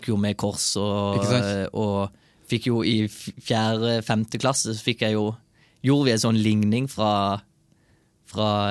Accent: Agder, Norway; Jeg er fra Sørlandet, vet du.

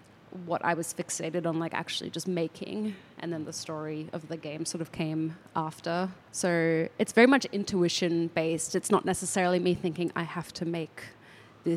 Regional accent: Queensland, Australia; where I grew up in Southeast Queensland

